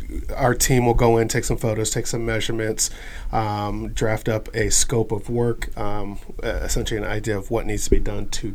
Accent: Grove City, Ohio, United States; now in Reynoldsburg, United States; Born and raised in Grove City. Graduated out of Central Crossing in 2007. My wife and I have been residing in Reynoldsburg for 14 years.

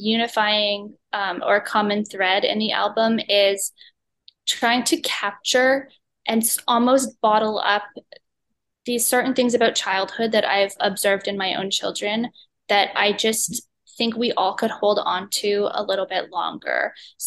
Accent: Canada; I'm Canadian, but I was very active on the American college circuit.

